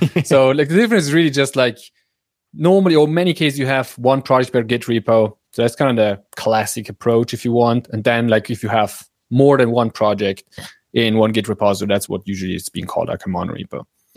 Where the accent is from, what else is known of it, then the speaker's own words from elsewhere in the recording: northern Italy, Italy; English is a second language; I'm from Northern Italy